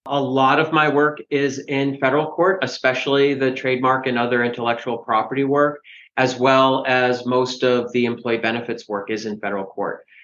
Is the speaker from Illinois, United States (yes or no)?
yes; Chicago, Illinois, United States; Well, I was born and raised in Chicago, right in the city, just a few L stops from Wrigley Field on the north side.